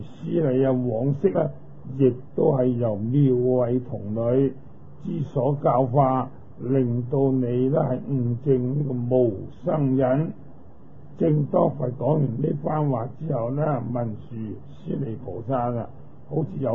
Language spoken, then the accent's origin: Cantonese; Guangdong, China; accent: Cantonese; 如果以我哋廣東話嚟講啦